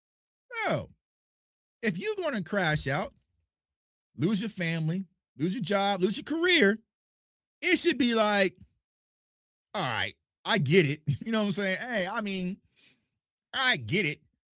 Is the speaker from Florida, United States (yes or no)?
no; Wichita, Kansas, United States; He's from Derby. I'm from Wichita. You know what I'm saying? We ain't grow up together.